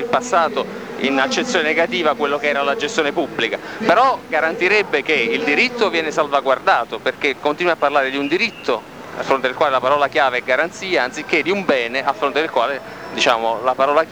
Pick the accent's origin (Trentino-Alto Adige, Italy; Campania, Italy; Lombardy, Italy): Campania, Italy; Naples; Allora, siamo di Napoli